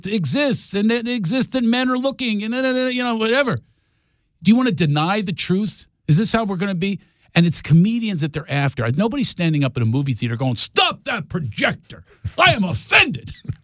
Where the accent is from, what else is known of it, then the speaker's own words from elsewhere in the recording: Philadelphia, Pennsylvania, United States; I'm from Philadelphia. We do not suffer fools in Philadelphia.